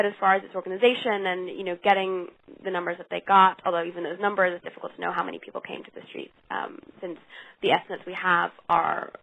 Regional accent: Bahrain; now in Cairo, Egypt; I grew up in Bahrain, which is a small island next to Saudi Arabia

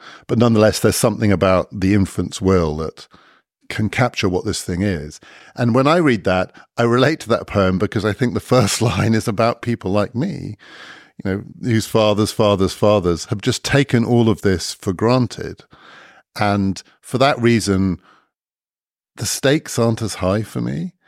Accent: United Kingdom; I'm white, I'm male, I'm well off, I'm British.

